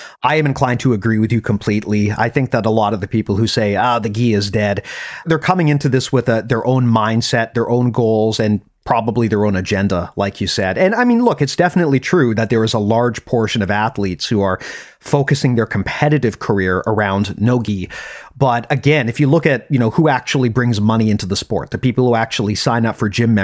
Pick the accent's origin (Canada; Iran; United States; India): Canada; as a Canadian, hockey is tremendously popular, right, where I live